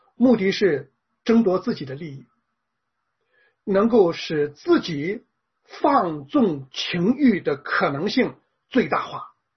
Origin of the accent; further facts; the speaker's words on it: China; 在这个我们中国人的历史当中